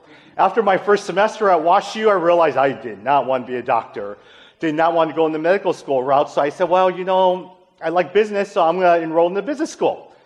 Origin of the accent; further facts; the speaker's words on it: Chicago, Illinois, United States; I did grow up here. My parents immigrated here in 1972. I was born in 1977. And so I grew up in the Chinatown area, eventually moved to Bridgeport for a number of years